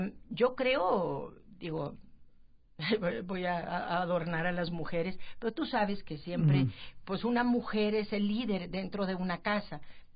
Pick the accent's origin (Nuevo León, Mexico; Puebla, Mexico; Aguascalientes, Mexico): Nuevo León, Mexico; Monterrey; Yo soy de Monterrey.